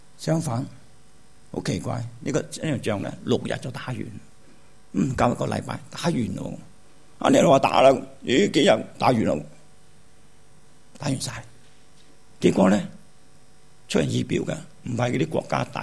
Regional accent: Hong Kong; 如果我呢，我香港人就撑他，闹埋我啦。

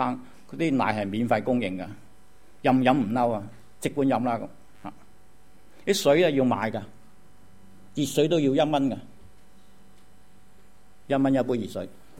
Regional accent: Guangdong, China; 我哋广东人最好嘢，揾食揾食

